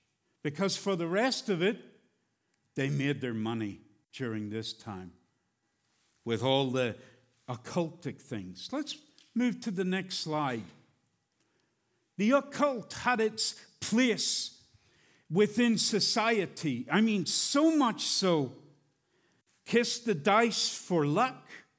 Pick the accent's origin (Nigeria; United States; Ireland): Ireland; You have to realize I'm from Ireland. I go up to my seat and down to the pulpit.